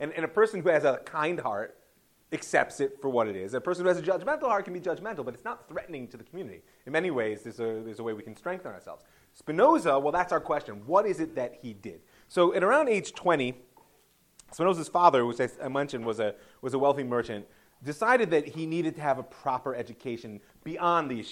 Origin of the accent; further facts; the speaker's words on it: Ohio, United States; I come from Ohio, so I see that.